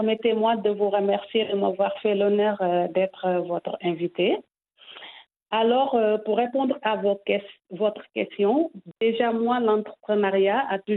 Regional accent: Senegal; now in Marseille, France; la variété de plats traditionnels que nous avons chez nous au Sénégal et qui est aussi à la demande des clients ici à Marseille.

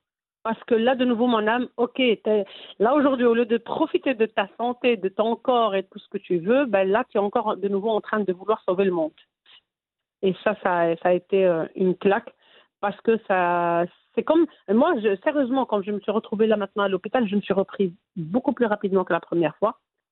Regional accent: Fes, Fès-Meknès, Morocco; now in Belgium; En tant que marocaine et Fassia

